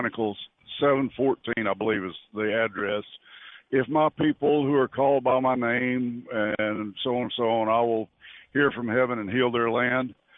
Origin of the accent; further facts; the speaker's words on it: Texas, United States; I'm from Texas.